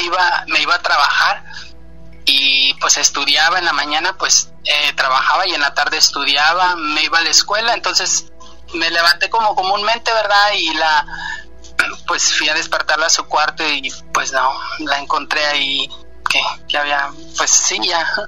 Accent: Tampico, Tamaulipas, Mexico; Soy de aquí de Tampico.

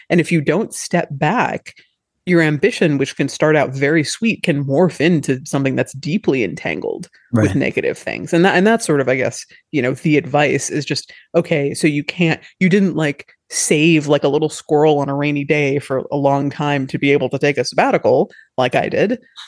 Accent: United States; Well, it's, I mean, maybe because I am American, part of me is like, don't tell me not to have notions.

